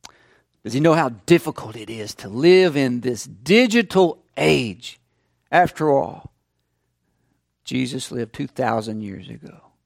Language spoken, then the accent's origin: English; Chattanooga, Tennessee, United States; Coming closer to home, we think of Chattanooga, my hometown, the scenic city, right?